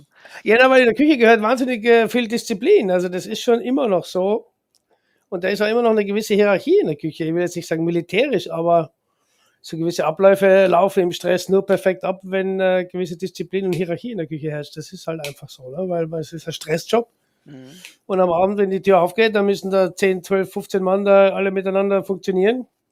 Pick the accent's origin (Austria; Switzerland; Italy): Austria